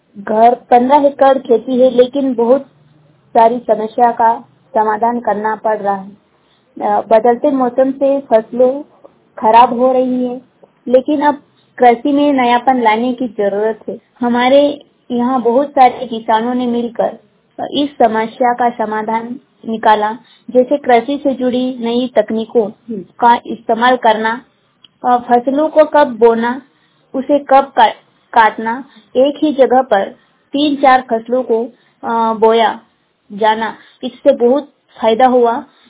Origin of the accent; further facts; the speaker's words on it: Rajgarh, India; मैं राजगढ़ कंधाना से हूँ।